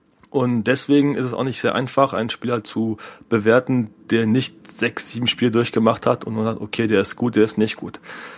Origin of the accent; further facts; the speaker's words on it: Switzerland; Ich komme aus der Schweiz, bin Borussia Mönchengladbach-Fan.